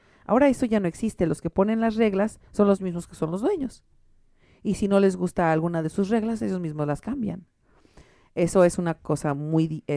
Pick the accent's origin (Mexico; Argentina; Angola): Mexico; soy una mexicana que anda cruzando fronteras, ¿no?